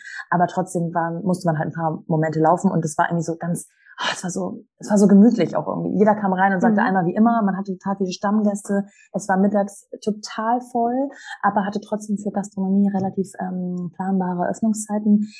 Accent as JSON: {"language": "German", "region": "Hamburg", "country": "Germany", "tie": "born or raised there", "said": "Ich komme aus Hamburg, bin hier aufgewachsen und geboren, habe dann in Köln studiert, Medienwirtschaft, habe innerhalb des Studiums Australien besucht, ein paar Auslandssemester und so weiter gemacht"}